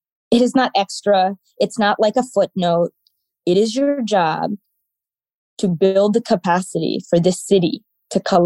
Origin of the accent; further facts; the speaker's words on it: Sonoma, California, United States; also born or lived in India; So I was born in India and immigrated to Sonoma, California, of all places, with my family as a young person. So I identify as first generation Malayali American with deep roots in South India, in Kerala.